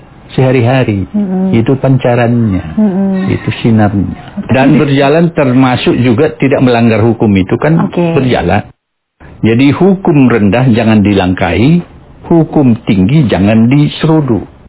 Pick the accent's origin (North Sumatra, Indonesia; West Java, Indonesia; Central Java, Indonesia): North Sumatra, Indonesia; Khasnya kan kami Batak, pakai ulosnya ulos Batak, bahasanya bahasa Batak, dan musik tradisinya musik Batak, kondang Batak.